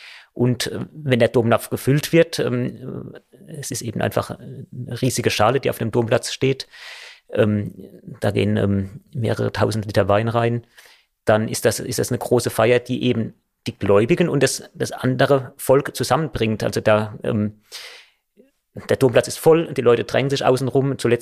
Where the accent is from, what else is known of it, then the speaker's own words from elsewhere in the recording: Rhineland-Palatinate, Germany; Ich bin ja Pfälzer